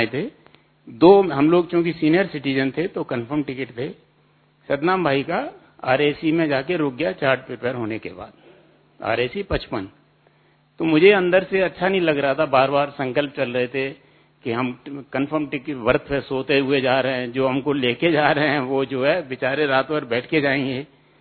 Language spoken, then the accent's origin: Hindi; Gwalior, Madhya Pradesh, India; मैं ग्वालियर से बिलोंग करता हूँ।